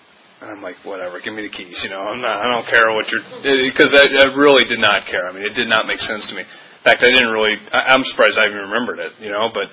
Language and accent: English; Atlanta, Georgia, United States; also born or lived in Virginia; I was born in Virginia, but I grew up in Atlanta, and I remember going out and playing.